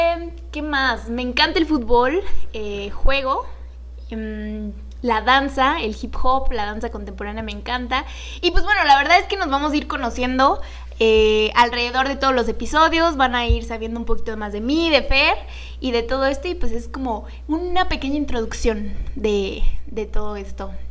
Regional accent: Salvatierra, Guanajuato, Mexico; now in Querétaro, Mexico; Yo soy originaria de Salvatierra, Guanajuato.

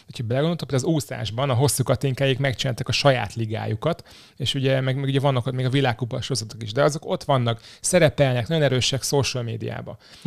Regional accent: Zalaegerszeg, Zala, Hungary; Zalaegerszegen nőttem fel

